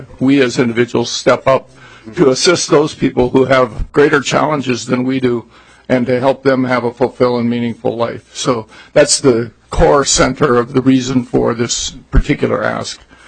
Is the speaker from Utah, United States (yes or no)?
no; Rochester, Minnesota, United States; from Rochester, Minnesota.